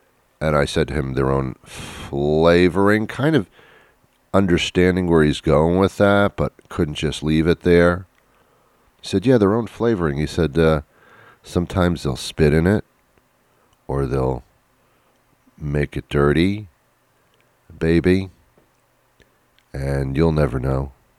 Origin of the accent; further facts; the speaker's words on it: New York, United States; I'm not from this area. I'm from New York, and we didn't drop our eggs there.